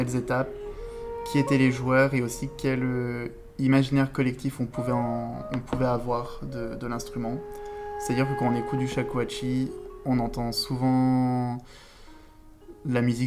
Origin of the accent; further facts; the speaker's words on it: Grenoble, Auvergne-Rhône-Alpes, France; now in Saint-Étienne, France; j'ai 24 ans, je joue du piano et de la flûte, et j'habite à Saint-Étienne, mais je viens de Grenoble.